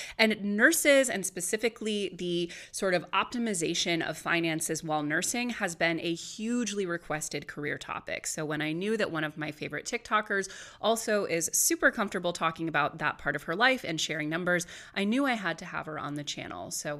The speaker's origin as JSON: {"language": "English", "country": "United States", "said": "But I am obviously American. I've spoken French since I'm little, and then I've been learning Spanish for 2 years."}